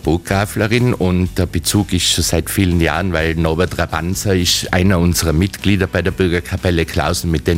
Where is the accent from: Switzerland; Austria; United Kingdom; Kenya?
Austria; Innsbruck, Tyrol; born there